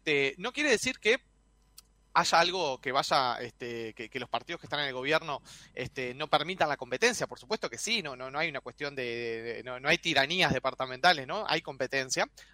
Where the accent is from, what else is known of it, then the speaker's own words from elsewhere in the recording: Uruguay; generalmente como uruguayos, nos congratulamos mucho de nuestra calidad democrática